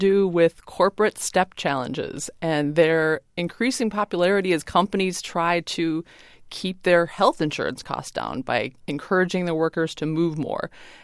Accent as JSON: {"language": "English", "region": "Minnesota", "country": "United States", "tie": "born or raised there", "said": "The late, great Hubert Humphrey from my home state of Minnesota said"}